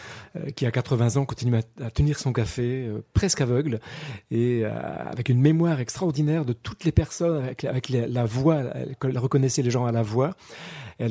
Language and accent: French; Pays de la Loire, France; born there; Bretagne, en Mayenne, en Sarthe, dans ces endroits que je connais bien, puisque je suis né en Mayenne.